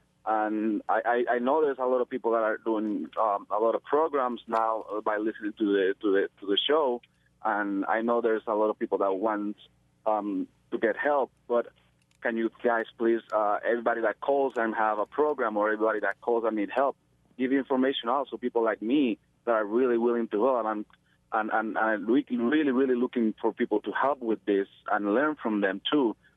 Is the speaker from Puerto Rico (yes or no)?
yes; Puerto Rico; I'm a poet. I'm a traveler. I'm from Puerto Rico.